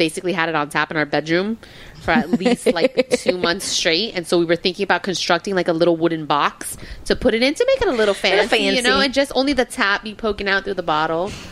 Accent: Miami, Florida, United States; It's because we're from Miami.

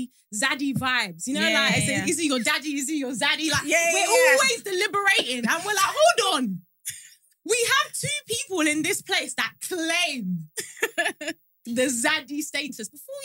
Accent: Nigeria; I'm Nigerian.

